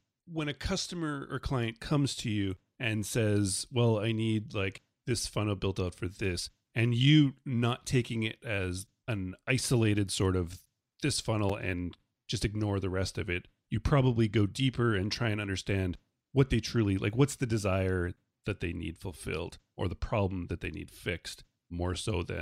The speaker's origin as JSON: {"language": "English", "country": "Canada", "said": "I'm Canadian"}